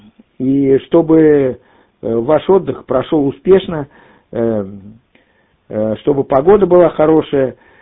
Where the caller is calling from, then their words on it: Moscow Oblast, Russia; Еще раз всего доброго из Подмосковья, 73.